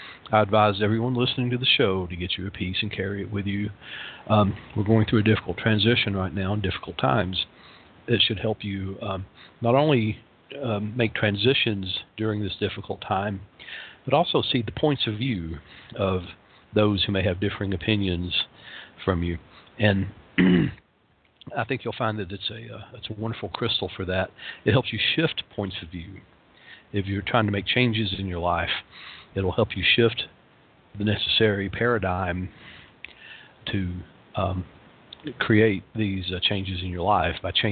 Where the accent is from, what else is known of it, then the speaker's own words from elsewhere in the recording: Knoxville, Tennessee, United States; And the smoke is covering most of East Tennessee and my hometown, Knoxville.